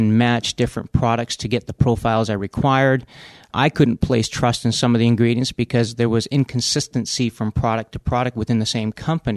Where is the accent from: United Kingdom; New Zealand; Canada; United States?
Canada; And to show up there as a Canadian underdog was amazing.